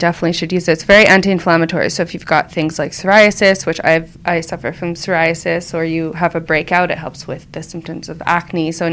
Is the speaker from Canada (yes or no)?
yes; Canada; now in Los Angeles, United States; We're originally from Canada. I moved to LA first, and my sister was in Canada.